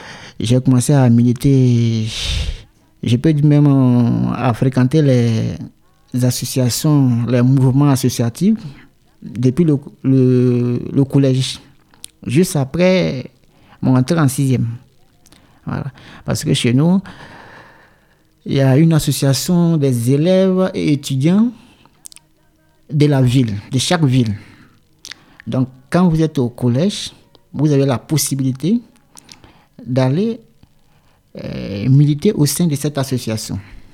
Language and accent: French; Côte d’Ivoire; comme on le dit chez nous en Côte d'Ivoire